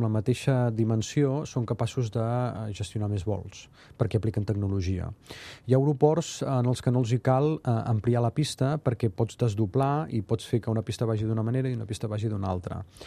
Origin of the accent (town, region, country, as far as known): Catalonia, Spain